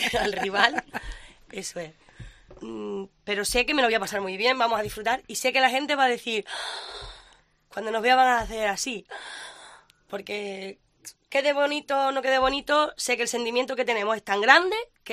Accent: Mérida, Extremadura, Spain; como me ha pasado a mí aquí en Mérida, porque yo soy muy, muy de Mérida.

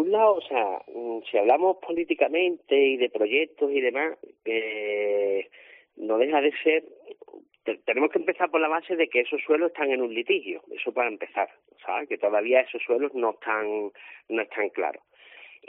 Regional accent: Cádiz, Andalusia, Spain; yo soy cadista y gaditano

